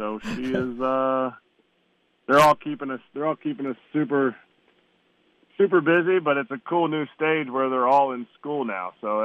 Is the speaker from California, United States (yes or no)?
no; Philadelphia, Pennsylvania, United States; growing up in the Philadelphia area it's the same way. It's like, you know, you are very proud of where you were raised.